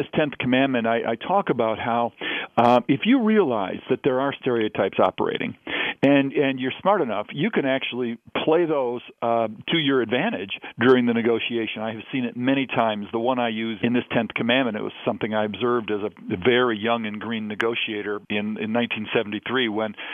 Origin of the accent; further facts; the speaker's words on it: Michigan, United States; I'm a Midwesterner. I was born and raised in Michigan, and I encountered these things as I grew up.